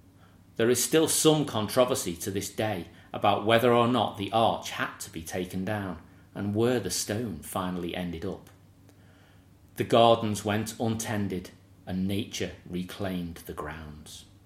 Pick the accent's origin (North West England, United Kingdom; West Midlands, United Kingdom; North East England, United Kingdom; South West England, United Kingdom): North West England, United Kingdom; Eastham; I grew up on the Wirral, in a small village called Eastham. The road in which I lived backed onto open fields that stretched along the banks of the Mersey to a large, neglected, wooded area.